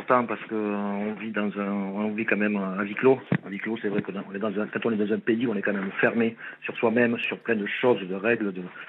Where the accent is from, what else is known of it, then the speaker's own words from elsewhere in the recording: Gourdon, Occitanie, France; Je suis né à Gourdon. Je suis natif.